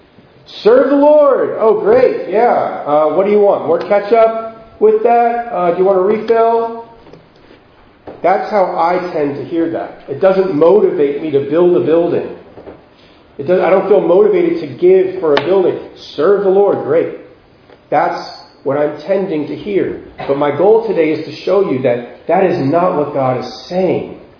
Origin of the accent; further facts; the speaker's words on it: United States; I'm going to tell you, I'm an American. I grew up an American, right?